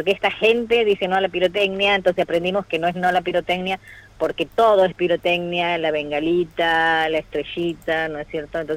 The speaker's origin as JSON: {"language": "Spanish", "town": "La Banda", "region": "Santiago del Estero", "country": "Argentina", "said": "Yo soy de la Banda."}